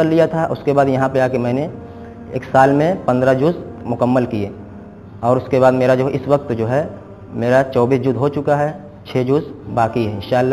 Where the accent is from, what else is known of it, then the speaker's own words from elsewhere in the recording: Jalalpur, India; میں جلال پور انڈیا سے ہوں۔